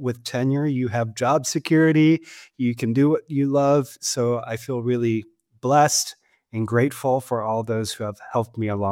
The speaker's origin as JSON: {"language": "English", "country": "United States", "said": "as an American, I mean, we have free speech enshrined in our constitution"}